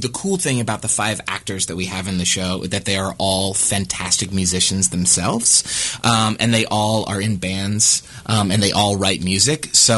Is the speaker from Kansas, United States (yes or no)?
yes; Salina, Kansas, United States; now in New York, United States; I've been in New York for about 15 years, writing primarily musical theater. But I grew up in Salina, Kansas.